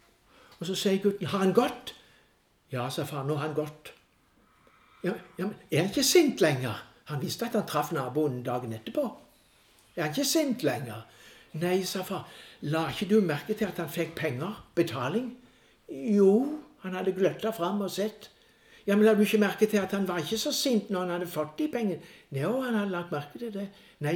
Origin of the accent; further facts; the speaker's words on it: Denmark; Norwegian is a second language; Jeg er fra Danmark. Jeg kom nettopp fra Danmark, men det er lenge siden jeg hørte det.